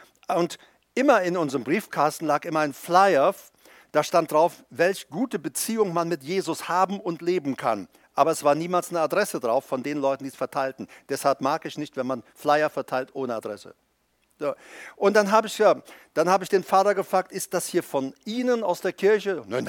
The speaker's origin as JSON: {"language": "German", "country": "Paraguay", "said": "ich komme aus Paraguay"}